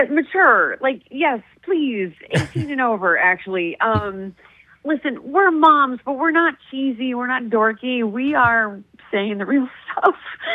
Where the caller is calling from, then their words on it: Chicago, Illinois, United States; So I'm in Chicago.